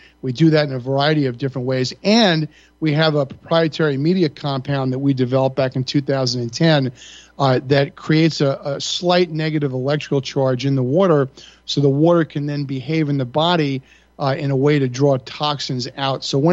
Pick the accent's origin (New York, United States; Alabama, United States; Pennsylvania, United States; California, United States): New York, United States; Long Island; I grew up in Long Island, and I went to what they call, you know, Regents Diploma High School, which was prep for college.